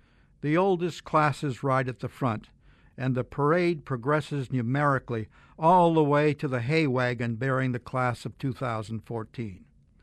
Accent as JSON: {"language": "English", "town": "Woodstock", "country": "United States", "tie": "born or raised there", "said": "wife Sue and I will go back to my hometown of Woodstock for Alumni Day and my 54th class reunion."}